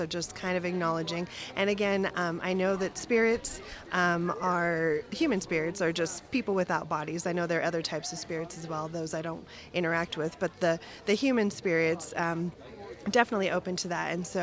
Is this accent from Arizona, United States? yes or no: yes; Vail, Arizona, United States; I'm from Vail, Arizona.